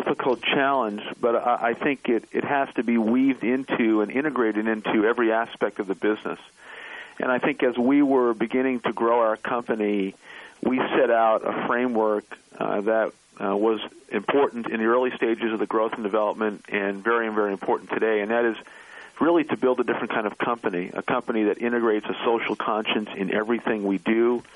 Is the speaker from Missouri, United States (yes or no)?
no; Brooklyn, New York, United States; I grew up in Brooklyn, New York, in a place called The Projects, which really is federally subsidized housing.